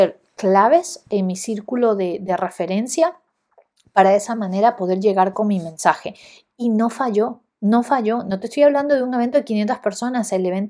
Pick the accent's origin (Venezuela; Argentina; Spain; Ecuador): Ecuador; y me sumo acá, yo soy de Ecuador, carecemos de un buen sistema de correo postal.